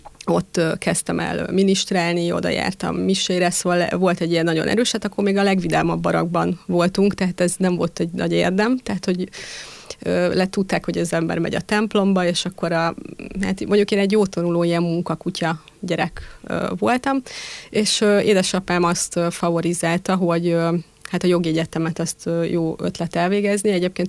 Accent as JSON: {"language": "Hungarian", "region": "Budapest", "country": "Hungary", "tie": "born or raised there", "said": "én Mária Remetén, illetve Pesti Dekut és Mária Remete határán nőttem fel egy értelmiségi családba, egyébként egy sváb családban. Édesapám építész volt, édesanyám pedig kerámikus művész, és hát a katolikus neveltetés az egy alapbeállítás volt."}